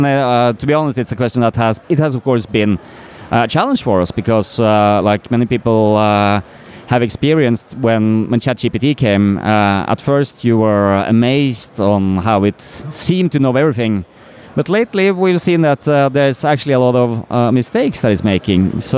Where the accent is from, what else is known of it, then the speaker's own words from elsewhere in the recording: Norway; I'm from Norway, and my background is as a lawyer, actually.